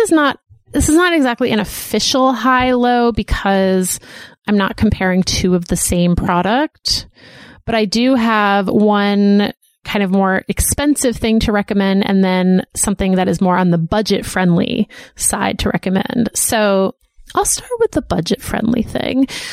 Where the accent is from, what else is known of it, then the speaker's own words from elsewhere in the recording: Northeast, United States; But you know, we grew up in the Northeast, and our natural disasters are things that you can plan for.